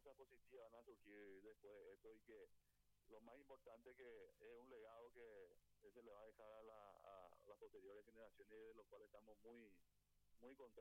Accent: Paraguay; Yo primero soy ciudadano, primero soy paraguayo

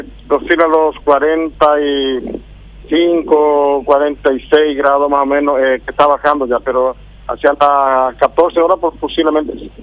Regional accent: Pozo Hondo, Boquerón, Paraguay; soy poblador acá de Pozo Hondo, nacido en esta zona

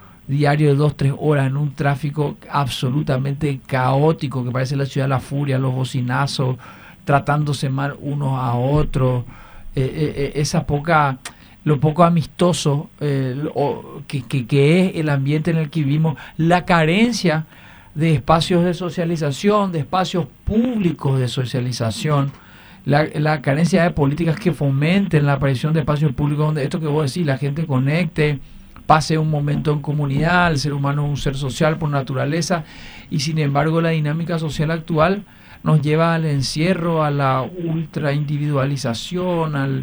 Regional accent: Paraguay; nosotros como Estado paraguayo tenemos todavía muchos pendientes

